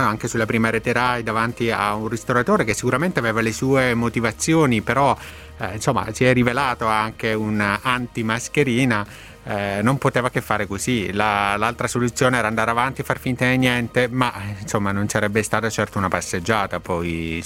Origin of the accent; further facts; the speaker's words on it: Sicily, Italy; io siciliano.